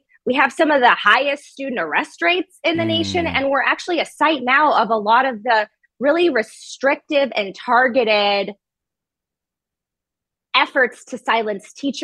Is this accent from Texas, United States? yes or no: no; Boise, Idaho, United States; So I am actually from Boise, Idaho.